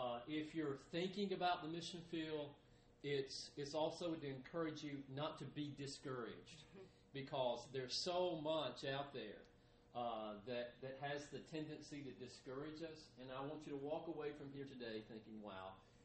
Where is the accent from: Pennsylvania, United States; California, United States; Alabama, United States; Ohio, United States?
Alabama, United States; Moulton; I was raised in a small Church of Christ congregation in Alabama, and that's where I'm from. I'm from Moulton, Alabama.